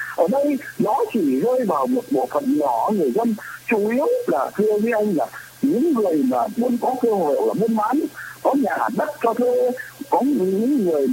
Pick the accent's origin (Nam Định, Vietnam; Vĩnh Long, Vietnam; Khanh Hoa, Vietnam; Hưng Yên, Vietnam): Nam Định, Vietnam; Vụ Bản; tôi vẫn nói ngay quê tôi thôi, ở vụ bản Hà Nam Nam Định